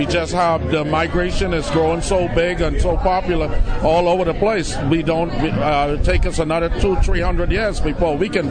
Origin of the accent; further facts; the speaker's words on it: Wimpsis Bight, South Eleuthera, Bahamas; I grew up on South Eleuthera in a little settlement called Wimpsis Bight